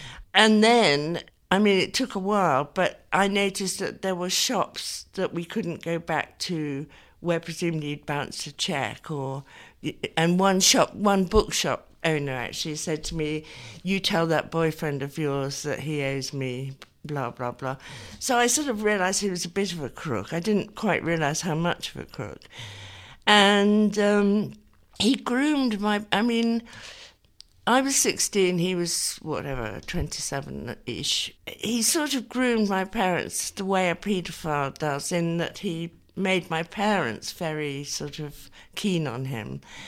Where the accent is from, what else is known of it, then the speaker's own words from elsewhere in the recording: Twickenham, London, United Kingdom; I grew up in Twickenham.